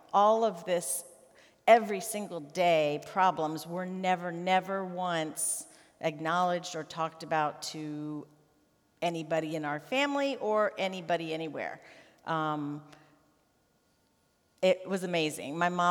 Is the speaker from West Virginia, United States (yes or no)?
no; Detroit, Michigan, United States; born there; I was born in Detroit, Michigan, in the Florence Crittenden Hospital for Unwed Mothers.